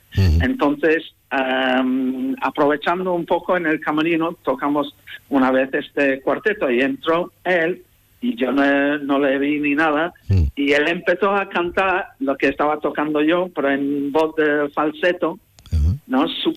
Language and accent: Spanish; England, United Kingdom; porque yo también, igual que ellos, pertenecía a una orquesta joven en mi pueblo, ¿no?, en Inglaterra.